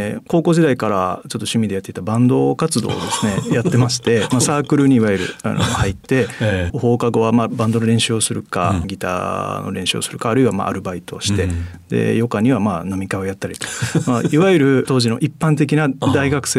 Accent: Osaka, Japan; 私大阪出身なんですけども、京都の中高の、いわゆる進学校に通っていたんですけども

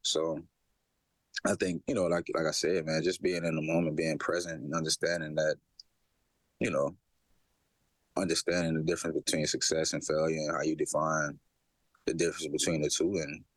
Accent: Louisiana, United States; I'm from Louisiana, so we eat, breathe, sleep football.

